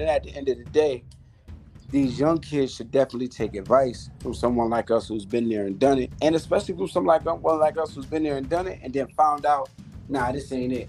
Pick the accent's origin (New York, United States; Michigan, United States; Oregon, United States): New York, United States; Rochester; now in Tampa, United States; But and we're from Rochester